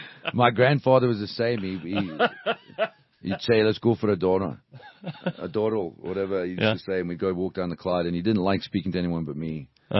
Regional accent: South Africa; now the older I get, I'm so proudly South African. You know, like I'm so glad I grew up here.

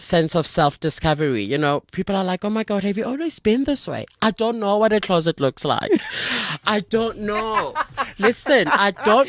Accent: Soweto, Gauteng, South Africa; I'm a Sowetan.

